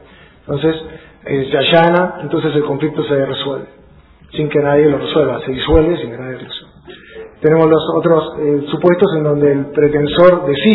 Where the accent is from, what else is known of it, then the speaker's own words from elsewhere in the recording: El Maitén, Chubut, Argentina; also born or lived in La Plata; Soy, digamos, del Maitén y arranqué estudiando en La Plata y después seguí en los tribunales de La Plata